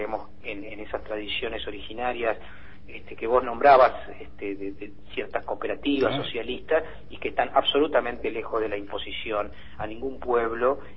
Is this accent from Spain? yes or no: no; Argentina; aquellos como nosotros, argentinos